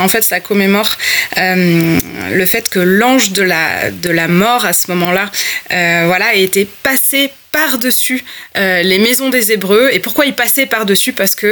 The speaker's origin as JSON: {"language": "French", "town": "Grenoble", "region": "Auvergne-Rhône-Alpes", "country": "France", "said": "je suis grenobloise d'origine"}